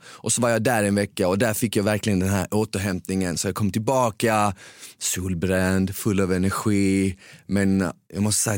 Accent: Malmö, Skåne, Sweden; accent: Skåne; also born or lived in Bosnia; Som ni hör så är jag från Skåne. Men jag är född i Bosnien. Jag kom till Sverige när jag var 3 år gammal som flykting med mina föräldrar.

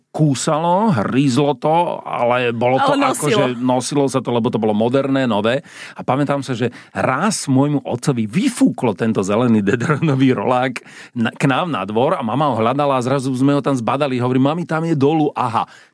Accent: Bratislava, Bratislava Region, Slovakia; born there; Ja som sa narodil v Starom meste v Bratislave na Továrenskej ulici číslo 8.

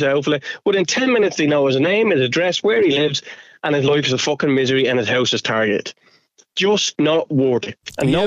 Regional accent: Clondalkin, Leinster, Ireland; So when I was a kid growing up in Clondalkin, there was vigilantes around in the 80s and 90s, right?

